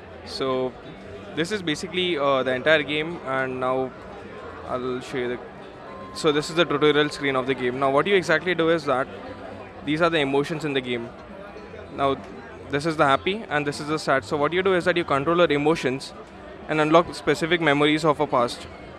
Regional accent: India; from India

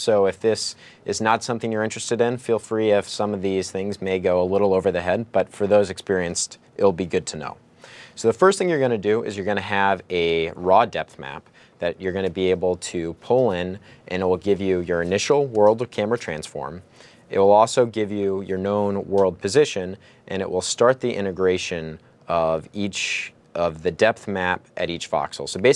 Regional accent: Texas, United States; I'm a Texan, so I understand.

